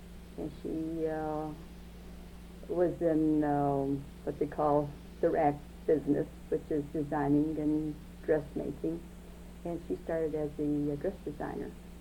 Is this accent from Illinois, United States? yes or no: yes; Cicero, Illinois, United States; moved away as an adult; now in Park Hills, United States; I always say I'm an adopted daughter of Kentucky. I come from Illinois, a suburb of Chicago called Cicero.